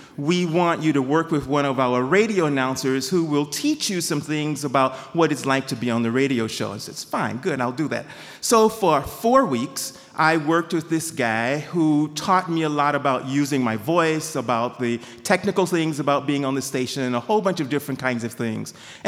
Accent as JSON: {"language": "English", "region": "Texas", "country": "United States", "said": "I am glad to be in Maine today. But I'm originally from Texas. And the thing that you should know about Texans is that the one thing that we can do better and differently than anybody else is talk."}